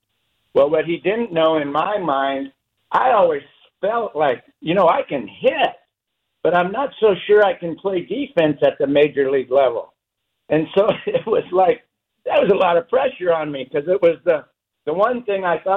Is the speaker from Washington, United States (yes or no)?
no; California, United States; Growing up in Southern California, I don't think I ever played a game under 65 degrees.